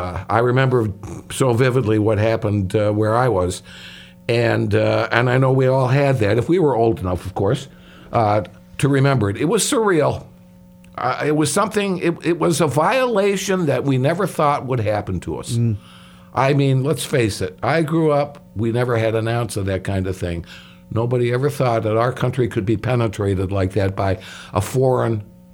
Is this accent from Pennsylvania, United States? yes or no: no; Chicago, Illinois, United States; he played for my hometown Bulls